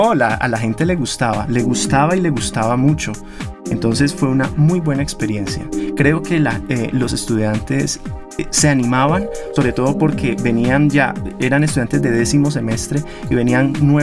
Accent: Cali, Valle del Cauca, Colombia; yo soy caleño

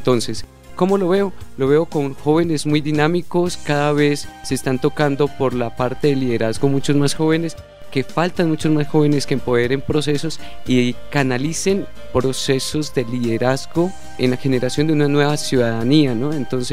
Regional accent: Sogamoso, Boyacá, Colombia; En Sogamoso, de donde yo soy natal, ya existe una política pública de juventudes.

